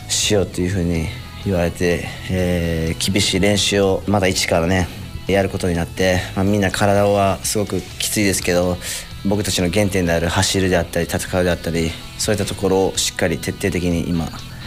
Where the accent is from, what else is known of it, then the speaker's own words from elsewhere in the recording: Osaka, Japan; まあ、大阪から来たので